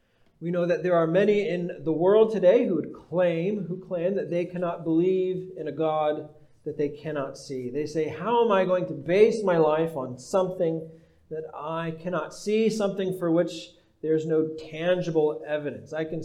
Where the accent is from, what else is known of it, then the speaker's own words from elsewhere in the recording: San Diego, California, United States; I grew up in San Diego. I grew up about 15 minutes away from the ocean.